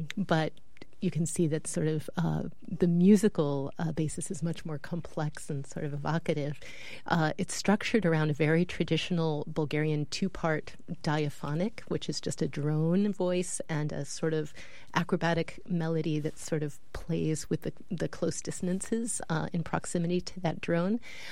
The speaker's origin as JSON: {"language": "English", "country": "United States", "said": "our own sort of artistic sensibility as American artists who've sort of been exploring world music and contemporary music traditions now for almost three decades."}